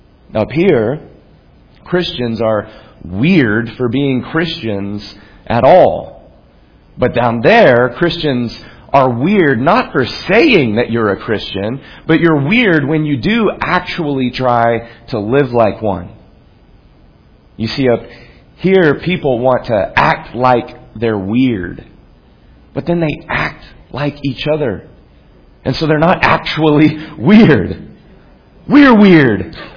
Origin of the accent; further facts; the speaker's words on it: Texas, United States; now in Portland, United States; And then when they find out that I'm from God's country, Texas, there is almost always, and I am playing, there's like a physical reaction with some sort of gasp. Why on earth would you move from Texas to Portland